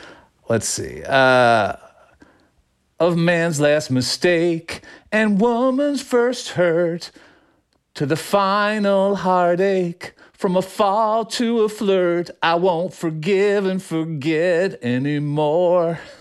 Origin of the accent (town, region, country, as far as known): Phoenix, Arizona, United States; born or raised there